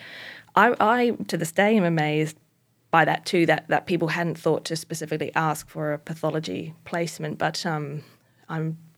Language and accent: English; Northland, New Zealand; I was born in North New Zealand, in Northland, and grew up on a small farm. Well, my parents weren't farmers, but we had like 15 acres.